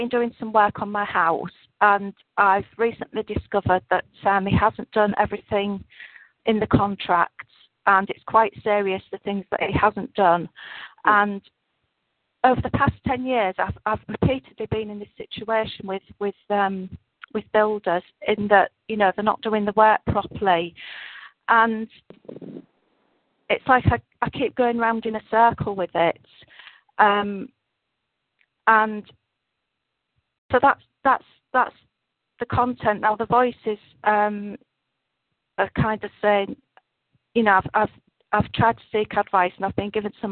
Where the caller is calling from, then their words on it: England, United Kingdom; I'm ringing you from England.